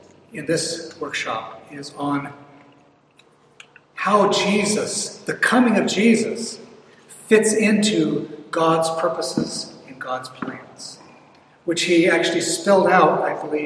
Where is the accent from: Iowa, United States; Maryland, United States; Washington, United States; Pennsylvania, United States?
Washington, United States; Bremerton; Actually, I grew up here in Bremerton, so I'm a local.